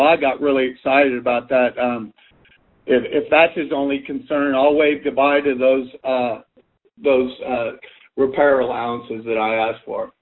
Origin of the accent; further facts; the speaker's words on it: Denver, Colorado, United States; now in Austin, United States; Actually, I'm from Denver, but I've lived in Austin since 84.